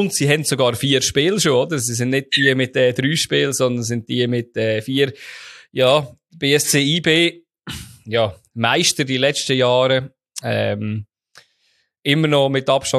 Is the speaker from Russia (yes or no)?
no; Switzerland; Das ist halt sehr ähnlich wie auch, Servet bei uns in der Schweiz, oder?